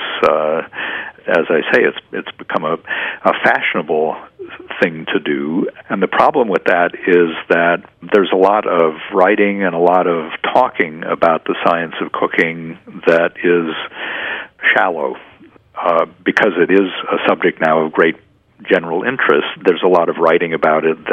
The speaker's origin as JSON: {"language": "English", "region": "Midwest", "country": "United States", "tie": "born or raised there", "said": "But I grew up in the Midwest in the 50s and 60s and had, for the most part, a fairly ordinary middle American diet"}